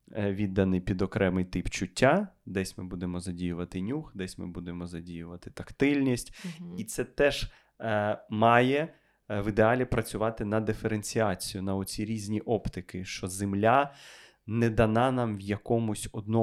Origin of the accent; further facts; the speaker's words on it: Kyiv, Ukraine; я з Борщагівки початково, з Київської Борщагівки